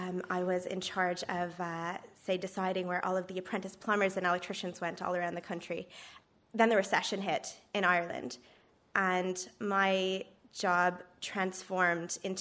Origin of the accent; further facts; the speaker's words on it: Canada; I'm originally from Canada, and I studied communication studies in university.